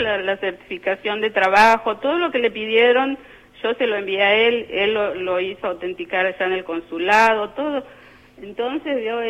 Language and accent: Spanish; Fernández, Santiago del Estero, Argentina; yo soy de Santiago